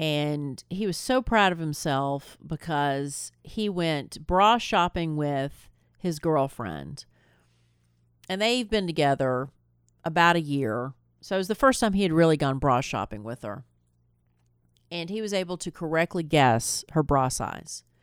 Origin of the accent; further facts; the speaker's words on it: Tennessee, United States; I certainly did, but I grew up in Tennessee, and there's no coast. There's no coast. I mean, there's lakes.